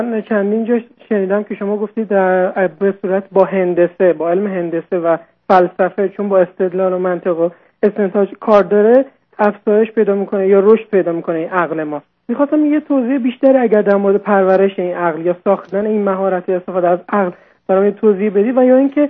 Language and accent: Persian; Isfahan, Iran; من از اصفهان هستم.